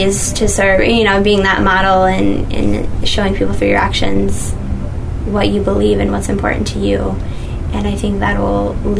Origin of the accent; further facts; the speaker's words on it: Jacksonville, Illinois, United States; now in Chicago, United States; I am from Jacksonville, Illinois, which is central Illinois.